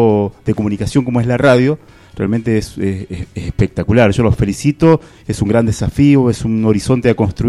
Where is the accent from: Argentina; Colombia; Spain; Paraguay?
Argentina; El Maitén, Chubut; Yo vengo del Maitén, siempre digo paraíso mágico porque estamos rodeados de bosque y también tenemos la confluencia de del bosque por un lado y de la estepa por otro.